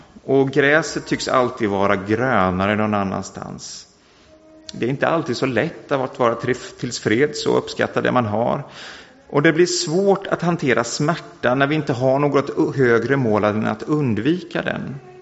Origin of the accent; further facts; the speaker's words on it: Mullsjö, Jönköping County, Sweden; gick till samma kyrka i Mullsjö där jag växte upp.